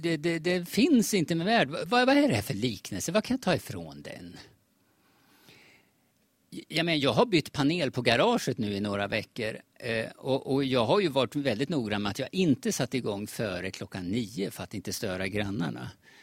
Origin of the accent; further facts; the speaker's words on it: Sweden; born there; uppfostrad i ett individualistiskt kultur som jag är genom att jag är född i Sverige...